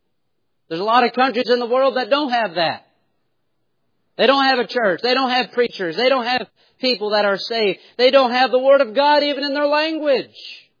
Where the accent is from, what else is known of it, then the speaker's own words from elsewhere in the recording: New York, United States; My wife is from here in Texas. I'm from New York State.